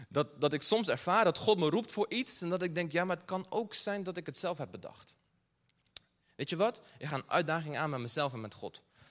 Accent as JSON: {"language": "Dutch", "country": "Brazil", "tie": "born or raised there", "said": "toen ik jonger was en ik ben opgegroeid in Brazilië."}